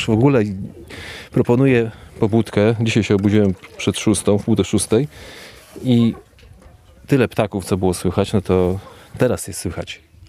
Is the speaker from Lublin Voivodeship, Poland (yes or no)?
yes; Puławy, Lublin Voivodeship, Poland; Jestem z Puław, województwo lubelskie.